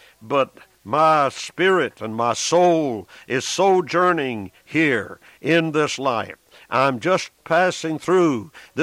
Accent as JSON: {"language": "English", "country": "United States", "tie": "born there", "said": "I'm an American. I vote for local people in local government and national government and state government. And I thank God for America."}